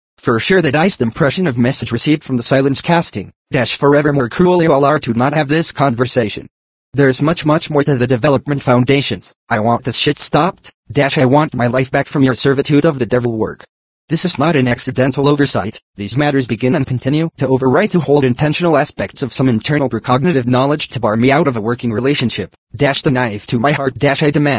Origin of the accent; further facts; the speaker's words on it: San Bernardino, California, United States; now in Denver, United States; The apparent sufferance that he identified is precisely why I am back here in my hometown San Bernardino.